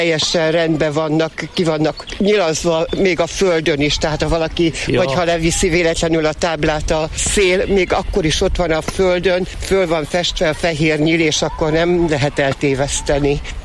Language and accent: Hungarian; Bükkábrány, Borsod-Abaúj-Zemplén, Hungary; én Bükkábrányból jöttem, de cserépvárajai lakos voltam, édesanyám itt élt.